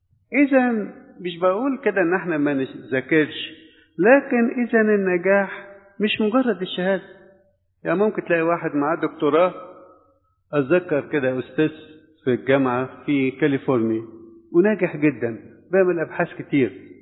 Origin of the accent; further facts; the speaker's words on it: Egypt; يمكن احنا كمصريين بنركز عليها كتير